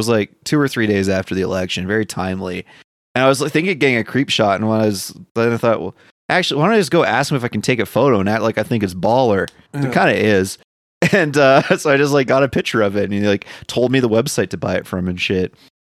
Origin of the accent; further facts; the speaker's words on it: Canada; Well, one, we're Canadian